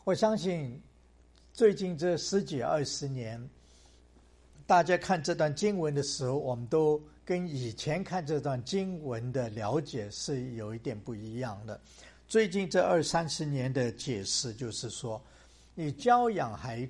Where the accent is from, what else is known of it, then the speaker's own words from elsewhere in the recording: Hong Kong; also born or lived in China; 我还记得当我在香港长大的时候，我记得我的父亲他工作的非常的殷勤非常的辛苦，因为那时候我们刚从国内去到香港